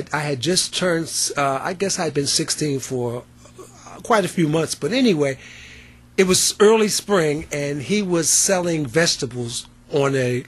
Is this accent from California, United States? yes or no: no; Brooklyn, New York, United States; Oh, well, I grew up in Brooklyn. And this was in the mid-50s, of course, 1956